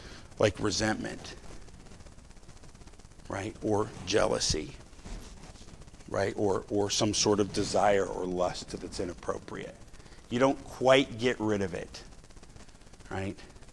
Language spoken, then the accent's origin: English; Montana, United States; I grew up in Montana, you know, and I mean, outside of floating the Blackfoot, I never, you know, saw much.